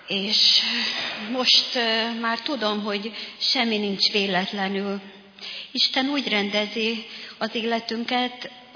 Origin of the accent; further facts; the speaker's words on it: Rakamaz, Szabolcs-Szatmár-Bereg, Hungary; Anyukám 16 éve beköltözött Rakamazról, mert onnan származom én is